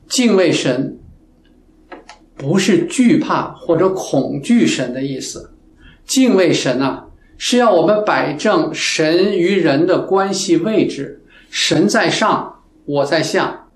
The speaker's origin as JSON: {"language": "Chinese", "country": "China", "said": "我们中国人传统上啊，重视知识，常常以书本知识为智慧"}